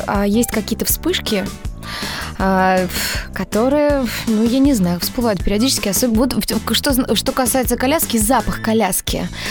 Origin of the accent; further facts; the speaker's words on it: Moscow, Russia; born there; Родилась в Москве.